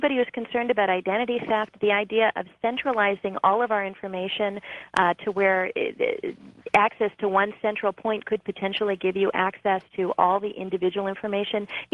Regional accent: New Hampshire, United States; Dozens more, including my home state here of New Hampshire, already have bills in the works

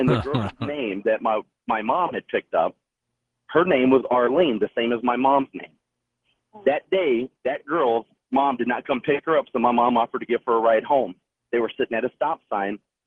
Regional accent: Blue Ridge, Georgia, United States; I'm originally from Blue Ridge, Georgia, small town, North Georgia.

